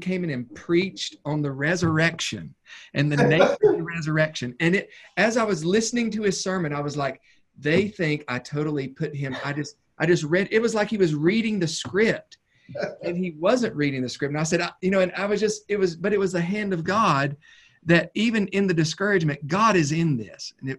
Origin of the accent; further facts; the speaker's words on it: Newton, United States; First Baptist Newton, which is my hometown, was looking for a pastor.